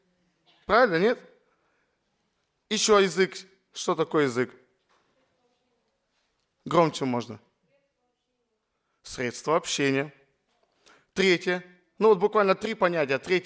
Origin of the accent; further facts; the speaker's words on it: Abakan, Khakassia, Russia; Откуда я? Я сам из Абакана. Это столица Республики Хакасия. Ее еще называют Солнечная Хакасия.